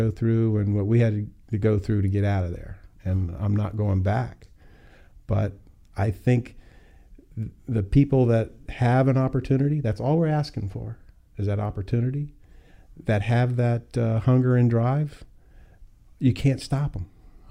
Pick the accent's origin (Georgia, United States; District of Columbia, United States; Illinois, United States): District of Columbia, United States; Washington; I was born in Washington, D.C., my mom raising five boys by herself in a government-subsidized project. So I'm a welfare child.